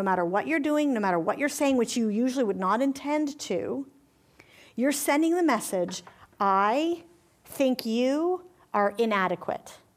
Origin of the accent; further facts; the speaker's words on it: New York, United States; now in Atlanta, United States; I moved down here from New York, right? I'm completely a Manhattan girl at heart.